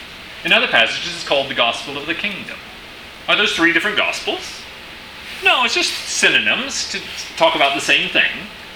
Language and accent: English; South Africa; I grew up in South Africa, as I told you, on the coast of the Indian Ocean.